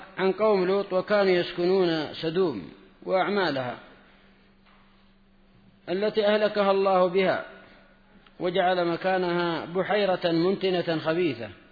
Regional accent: Jordan; يعني الغور معروفة الآن في بلادنا الأردن

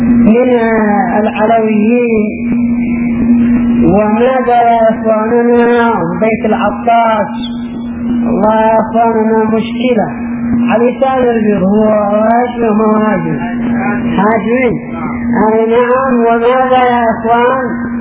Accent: Saada Governorate, Yemen; لكن بقي عندنا في اليمن هذا في صعد هنا

